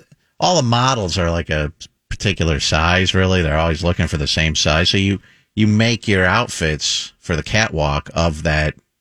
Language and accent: English; Las Vegas, Nevada, United States; I mean, where I grew up in Las Vegas, we didn't have that.